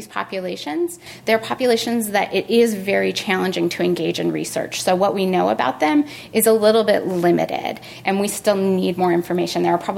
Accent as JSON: {"language": "English", "region": "New Mexico", "country": "United States", "tie": "born or raised there", "said": "So I grew up in New Mexico. As you guys know, it is a fairly rural state. It's a state that borders Mexico."}